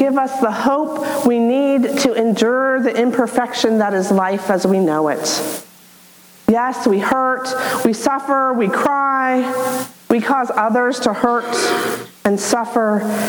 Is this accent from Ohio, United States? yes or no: yes; Circleville, Ohio, United States; and for me growing up in Circleville, it may seem odd to talk about a city as the ideal place to live.